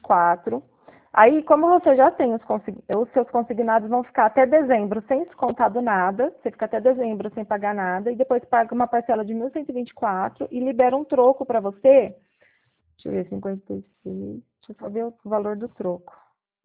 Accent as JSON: {"language": "Portuguese", "town": "Jaguariúna", "region": "São Paulo", "country": "Brazil", "said": "Eu sou de Jaguariúna"}